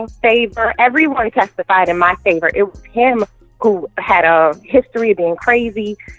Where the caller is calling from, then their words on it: Michigan, United States; I'm calling from Michigan.